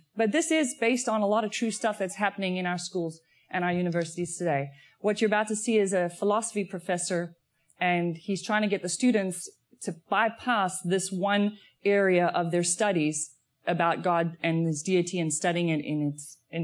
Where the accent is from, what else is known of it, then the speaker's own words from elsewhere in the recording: South Africa; I grew up in South Africa a long time ago.